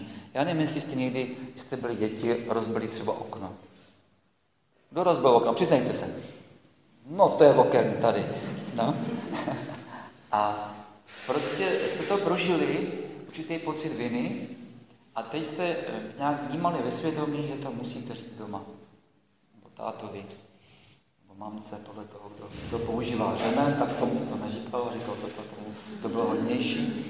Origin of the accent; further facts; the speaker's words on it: Nymburk, Central Bohemian Region, Czechia; jsem z Nymburka, už jsem tady jednou byl, asi už trošku mě znáte.